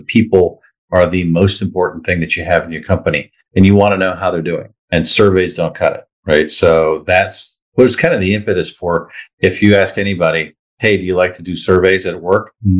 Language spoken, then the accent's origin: English; Minnesota, United States; born there; also born or lived in Chicago; now in Scottsdale, United States; I live in Scottsdale. I have lived in Chicago. I was born in Minnesota.